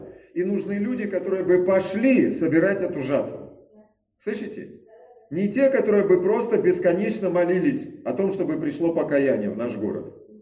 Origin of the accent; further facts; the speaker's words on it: Kazakhstan; я вырос, родился в Казахстане